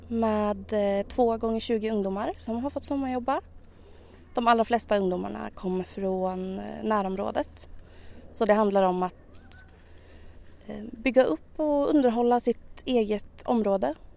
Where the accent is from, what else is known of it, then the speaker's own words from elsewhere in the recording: Västerås, Västmanland County, Sweden; now in Tyresö, Sweden; Jag kommer från Västerås från början.